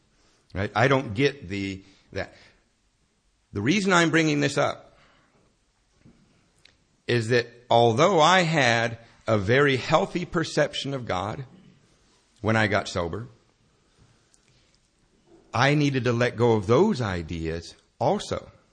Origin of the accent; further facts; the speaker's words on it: Borneo, Malaysia; also born or lived in Helena, Montana, United States; I was born in Helena, Montana. At 4 years old, my father took the whole family, my brother, my sister, and me, my mother, to the island of Borneo.